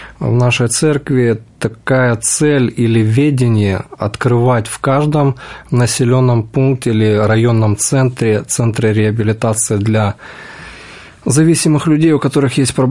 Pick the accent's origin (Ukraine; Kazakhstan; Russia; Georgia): Ukraine; Kyiv; я сам из Киева. И весной этого года я приехал с командой в Москву